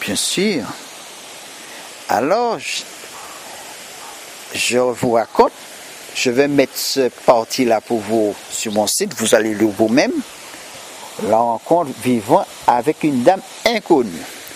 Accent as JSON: {"language": "French", "country": "Martinique", "tie": "born or raised there", "said": "elle commence à me détailler des actes et des lieux de mon enfance en Martinique"}